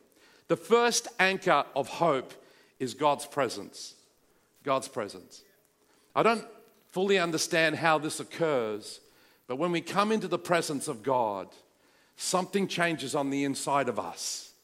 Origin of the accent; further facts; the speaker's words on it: Sydney, New South Wales, Australia; I grew up in Sydney. I know the area very well where I was driving.